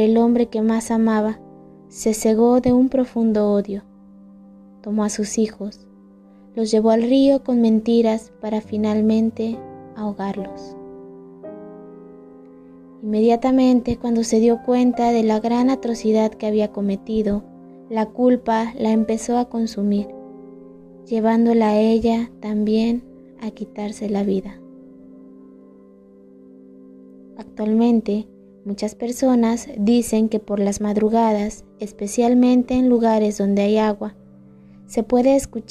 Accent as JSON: {"language": "Spanish", "country": "Mexico", "said": "como buen mexicano nos debemos de saber."}